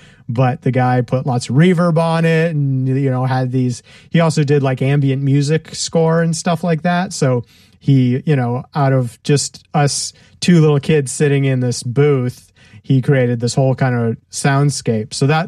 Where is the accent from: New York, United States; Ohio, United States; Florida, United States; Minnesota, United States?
Florida, United States; Clearwater; Near Tampa, in a city called Clearwater.